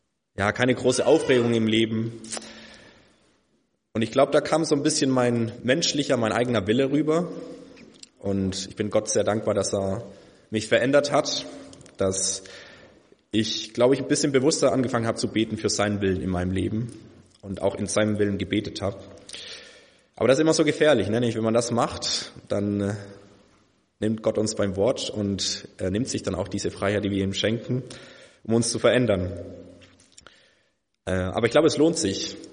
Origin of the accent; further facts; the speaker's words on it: Chile; Ich bin in Südamerika aufgewachsen, in Chile, als Missionarskind.